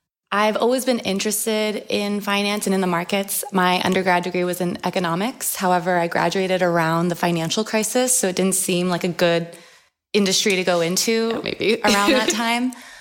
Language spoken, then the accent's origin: English; California, United States; I'm from California originally.